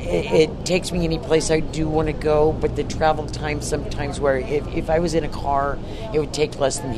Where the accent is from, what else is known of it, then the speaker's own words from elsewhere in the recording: Redding, California, United States; I'm from Redding, California.